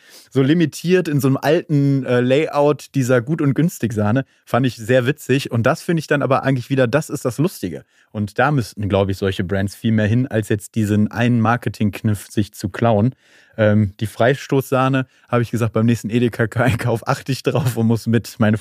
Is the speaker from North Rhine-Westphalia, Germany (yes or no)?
yes; Wuppertal, North Rhine-Westphalia, Germany; die im Übrigen Wuppertal heißt, wie meine Heimatstadt, bin ich sehr stolz drauf.